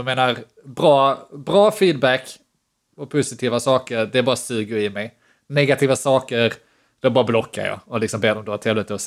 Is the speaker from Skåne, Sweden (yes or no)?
yes; Skåne, Sweden; accent: Scanian; Om de nu tycker att jag pratar skånska. Vilket jag i och för sig knappt gör längre. Ni hör ju själva att det är extremt norsk brytning numera.